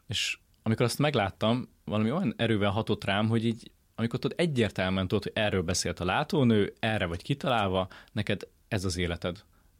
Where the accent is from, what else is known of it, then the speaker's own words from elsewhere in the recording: Nagykálló, Szabolcs-Szatmár-Bereg, Hungary; Nagykállóban, ahonnan származom